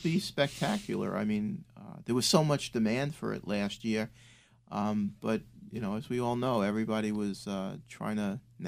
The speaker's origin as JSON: {"language": "English", "town": "Oceanside", "region": "New York", "country": "United States", "tie": "born or raised there", "said": "I grew up in Oceanside, so the one great thing about that and the railroad is if you slept through Oceanside, you ended up in Long Beach, which was only one town over."}